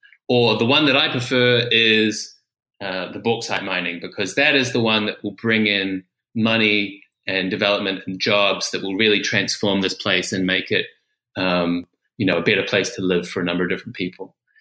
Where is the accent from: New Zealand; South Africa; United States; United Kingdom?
New Zealand; for me as a New Zealander was quite an unusual experience, because in New Zealand we don't have a lot of fire in the landscape.